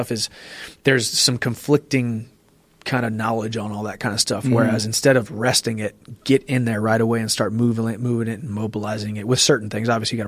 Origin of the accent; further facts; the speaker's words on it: Missouri, United States; also born or lived in San Diego; now in Nashville, United States; We're both from Missouri. So it's closer to, you know, home where we grew up. We were living in San Diego together and wanted to just move back closer to the Midwest.